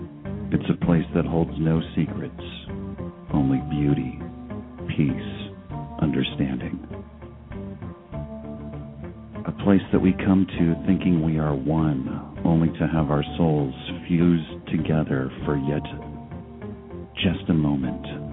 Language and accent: English; San Jose, California, United States; I grew up in San Jose, and I still go back there and frequent some of these establishments.